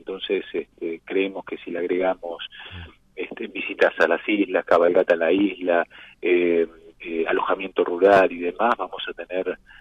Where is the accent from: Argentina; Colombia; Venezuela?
Argentina; Rosario, Santa Fe; yo lo digo como rosarino hasta el tuétano